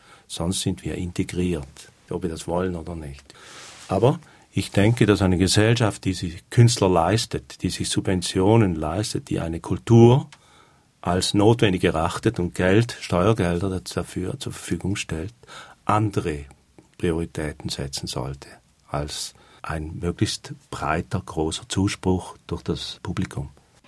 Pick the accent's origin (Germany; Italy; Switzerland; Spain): Switzerland